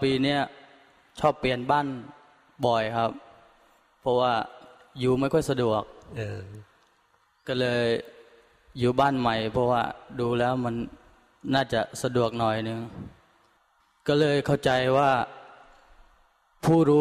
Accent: Prachuap Khiri Khan, Thailand; ผมมาจากประจวบคีรีขันธ์ครับ

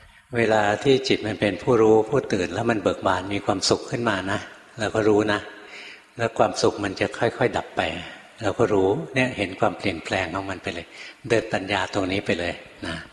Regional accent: Bangkok, Thailand; หลวงพ่อเนี่ยเป็นคนกรุงเทพเกิดในกรุงเทพเรียนหนังสือที่กรุงเทพทำงานอยู่ในกรุงเทพงั้นอยู่ในกรุงเทพตลอดเลยนะ

